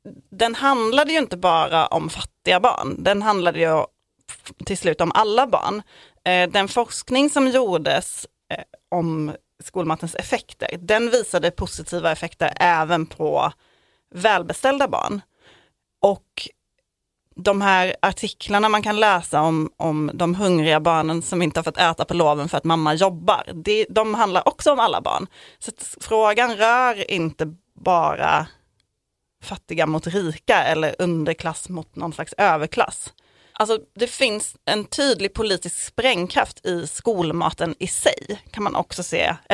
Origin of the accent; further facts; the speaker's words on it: Malmö, Skåne, Sweden; Jag vet att i min hemstad Malmö, där, ja, vi har där vi pratade integration långt innan resten av Sverige gjorde det.